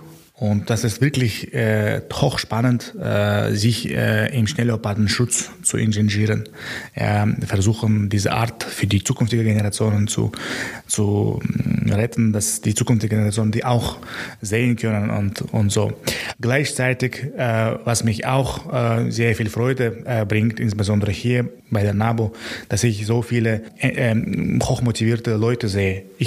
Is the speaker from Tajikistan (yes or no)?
yes; Tajikistan; Ja, ich komme aus Tadschikistan und natürlich Tadschikistan würde ich empfehlen.